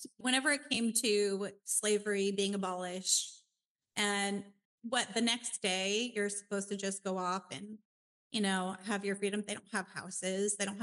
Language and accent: English; Tampa, Florida, United States; I grew up in Tampa and we had like Plant City right next to us.